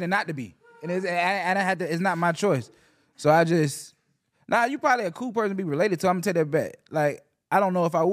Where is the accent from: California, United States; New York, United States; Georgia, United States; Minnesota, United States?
Georgia, United States; born there; so I'm actually not from Atlanta, according to Amaretta. That is not Atlanta. I was born in Clayton County.